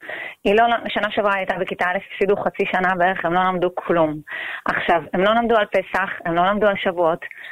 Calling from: Bnei Brak, Tel Aviv District, Israel; אצלנו בבני ברק, מערכת החינוך מושבתת

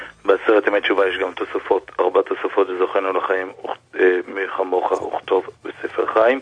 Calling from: Jerusalem, Jerusalem District, Israel

